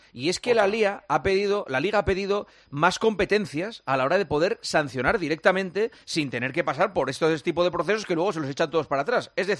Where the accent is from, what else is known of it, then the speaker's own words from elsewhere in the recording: Gijón, Asturias, Spain; O sea, es decir, que es que yo soy de Gijón.